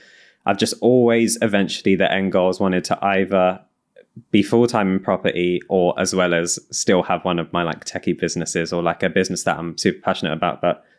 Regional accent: London, United Kingdom; now in Newcastle, United Kingdom; I moved to Newcastle now, obviously, from the accent. I'm originally from London, moved to Newcastle 2 years ago.

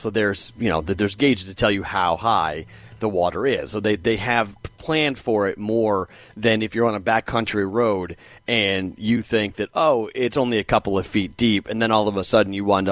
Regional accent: Boston, Massachusetts, United States; When I grew up, it was funny because I'm from Boston. So when I grew up, if you had a Jeep, normally you were a beach person.

